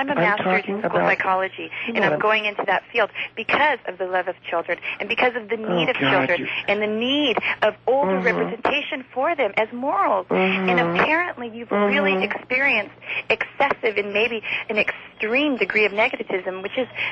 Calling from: El Cajon, California, United States; Hi. Yes, I'm a colleague from El Cajon, and I'm listening.

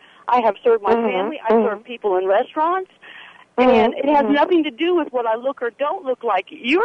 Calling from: Nashville, Tennessee, United States

